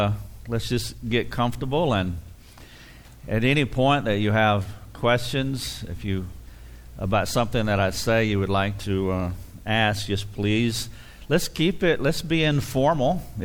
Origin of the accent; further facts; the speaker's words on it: the South, United States; And because I'm from the South, I talk real slow.